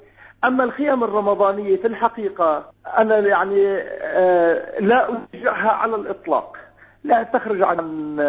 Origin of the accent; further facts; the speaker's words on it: Lebanon; عدة بيوت عندنا في لبنان